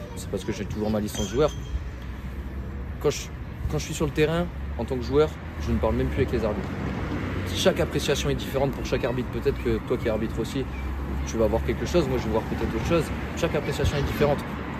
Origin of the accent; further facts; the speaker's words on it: North, France; now in Provence, France; à la base, je suis pas d'ici. Je suis pas de la Provence, je viens du Nord.